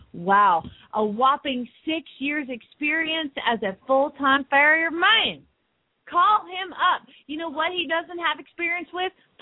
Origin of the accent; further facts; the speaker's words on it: Arizona, United States; my home state of Arizona, thank you very much.